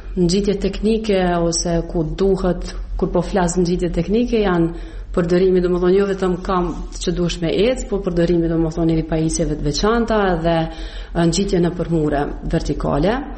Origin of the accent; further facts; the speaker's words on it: Kosovo; Jemi tre persona nga Kosova që i kemi arrit në të njëjtën datë